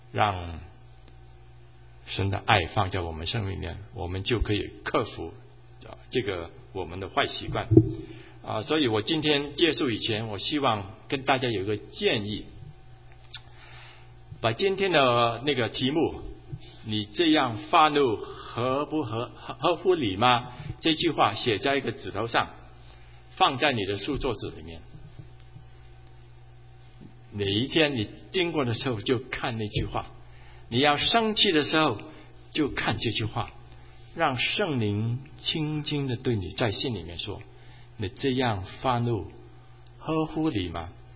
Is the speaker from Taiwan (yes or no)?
no; Hong Kong; 我在香港长大啊，香港那个人家的住的很就是很窄